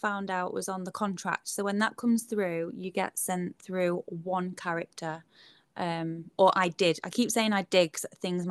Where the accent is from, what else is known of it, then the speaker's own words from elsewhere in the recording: Manchester, North West England, United Kingdom; even though I'm from Manchester, so I had to, like, lug an entire life's worth of stuff down there